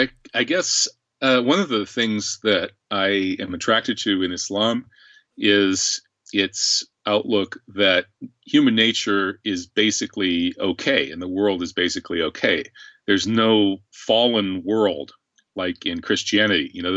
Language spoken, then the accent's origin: English; Ireland; I'm an Irish Muslim anarchist.